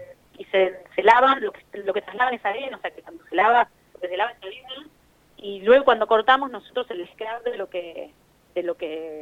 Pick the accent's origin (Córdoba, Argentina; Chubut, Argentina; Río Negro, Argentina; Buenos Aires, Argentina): Buenos Aires, Argentina; Somos de Buenos Aires.